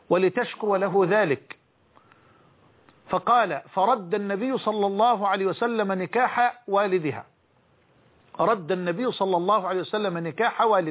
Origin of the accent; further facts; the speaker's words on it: Egypt; القانون الذي يطبق الآن على الأقل عندنا في مصر